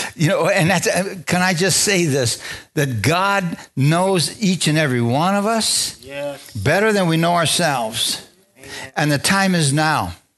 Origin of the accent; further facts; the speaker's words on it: Bisbee, Arizona, United States; born there; I met my wife in Bisbee. I married my wife in Bisbee, and I was born in Bisbee.